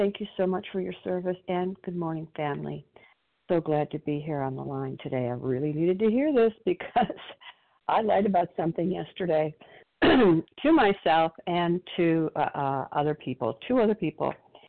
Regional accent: Illinois, United States; Oh, Illinois.

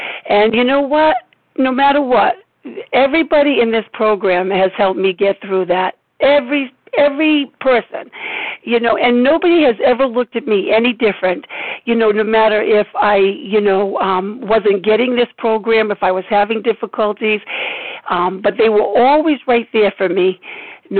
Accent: Rhode Island, United States; You know, I'm from Rhode Island. It's like the mafia. Once you come in, you can't leave. That's the way. That's what we say here in Rhode Island.

